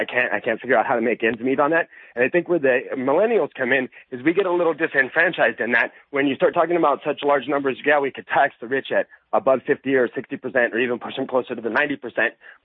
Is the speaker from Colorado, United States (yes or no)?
no; California, United States; I grew up in California. I don't get to go to college as a result of Reagan either.